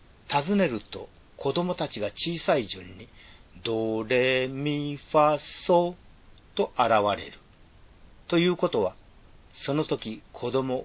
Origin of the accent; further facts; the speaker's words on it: Wakayama, Japan; 心理学の大御所、太田芳夫教授が一緒され、僕が南紀熊野出身と知るや、随分親しくしてくれた。